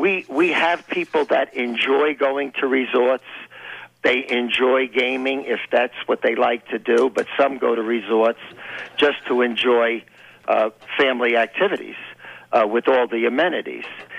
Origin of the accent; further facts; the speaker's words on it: New York City, New York, United States; I'm a New Yorker in New York City